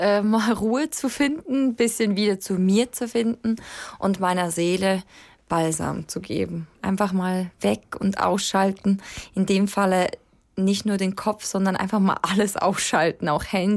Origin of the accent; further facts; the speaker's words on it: Switzerland; first language Swiss German; da gehört natürlich meine Muttersprache mit drauf.